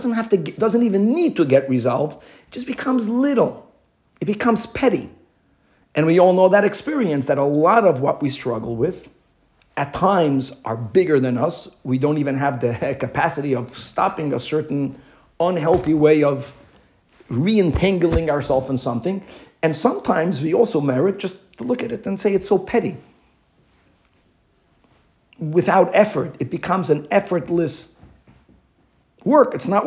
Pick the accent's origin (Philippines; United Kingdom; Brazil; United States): Brazil; I'm from Brazil.